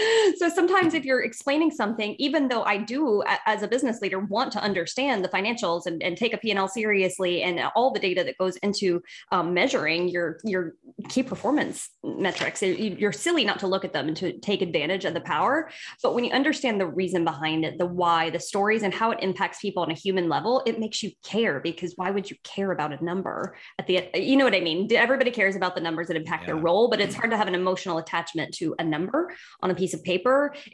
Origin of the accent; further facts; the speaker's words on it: Georgia, United States; I grew up in Georgia.